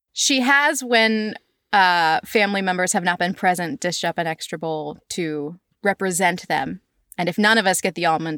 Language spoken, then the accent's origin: English; Orlando, Florida, United States; born and bred in Florida